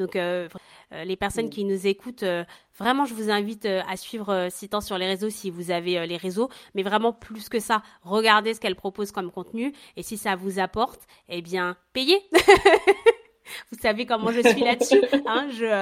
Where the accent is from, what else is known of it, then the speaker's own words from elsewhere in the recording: France; on est des enfants d'immigrés et en même temps on a grandi en France